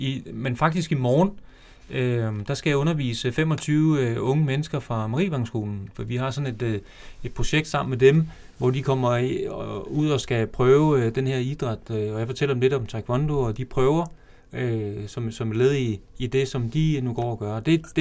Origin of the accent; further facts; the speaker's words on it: Slagelse, Zealand, Denmark; jeg er jo oprindeligt fra Slagelse. Slagelse by. Jeg har stort set hele mit liv boet i Slagelse.